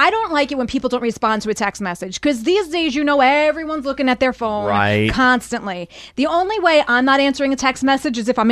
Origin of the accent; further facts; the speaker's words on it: New York, United States; We grew up in New York.